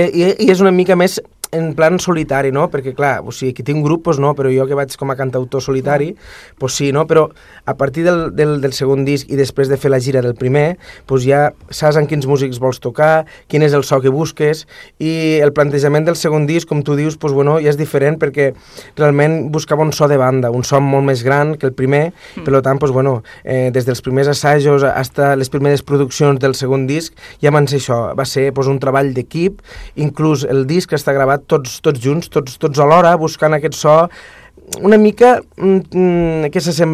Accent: Camarles, Catalonia, Spain; perquè sóc de Camarles, un petit poble del Delta de l'Ebre

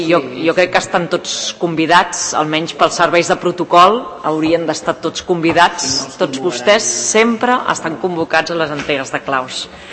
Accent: Catalonia, Spain; Com a catalana em costa de pronunciar.

